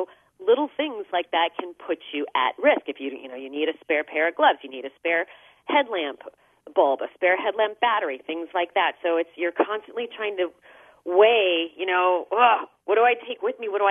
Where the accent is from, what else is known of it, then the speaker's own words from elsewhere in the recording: Phoenix, Arizona, United States; Well, I'm from Phoenix, Arizona, so that explains a lot.